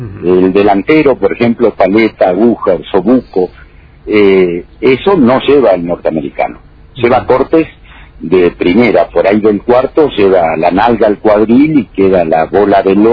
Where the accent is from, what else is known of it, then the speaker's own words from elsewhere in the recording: Argentina; Y esto, mirándolo como argentino, es positivo.